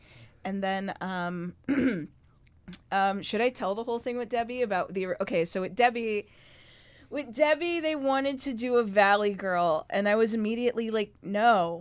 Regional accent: Brooklyn, New York, United States; And I naturally have that accent because I'm from the area. Because for background, I was raised in Brooklyn, but my dad's actually from the Bronx.

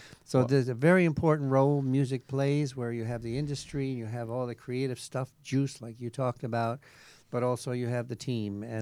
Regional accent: New York City, New York, United States; New York. That's right. New York City. I'm a boy from New York. I was born and raised there. Spent the first 25 years of my life there.

